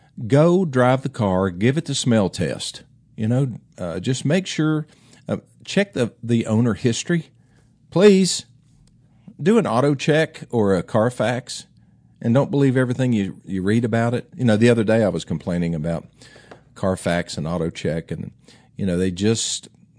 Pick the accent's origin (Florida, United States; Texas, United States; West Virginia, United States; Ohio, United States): West Virginia, United States; since I'm from West Virginia, I always say that.